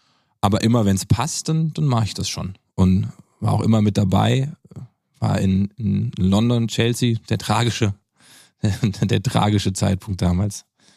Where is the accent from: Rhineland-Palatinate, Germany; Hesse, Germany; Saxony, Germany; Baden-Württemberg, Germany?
Hesse, Germany; Giessen; ich komme ja aus Gießen, ist nicht weit von hier.